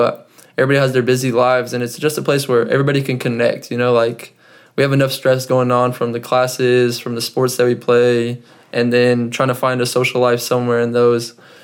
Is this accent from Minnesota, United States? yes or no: no; Fresno, California, United States; And my teacher gives an introduction, and she's like, I'm from Fresno, California.